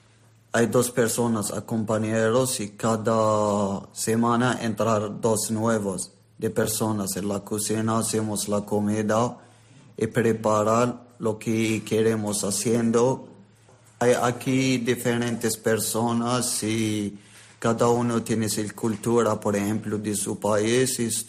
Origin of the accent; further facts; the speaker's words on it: Algeria; Spanish is a second language; moved away as an adult; now in Spain; soy argelino y tengo aquí en España 1 año y estoy aquí ahora viviendo con Caritas.